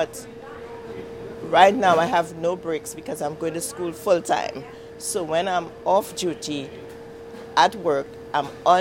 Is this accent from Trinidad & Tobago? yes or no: yes; Carenage, Trinidad & Tobago; moved away as an adult; now in United States; I was born in Trinidad and Tobago. I was raised in a little village called Carenage, and I migrated to the U.S. after I had my daughters